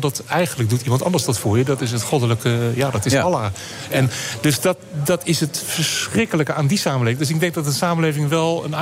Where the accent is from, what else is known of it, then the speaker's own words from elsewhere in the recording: Netherlands; now in Paris, France; Ik wilde weg van alles. Dus ik ben ook weg uit Nederland inmiddels.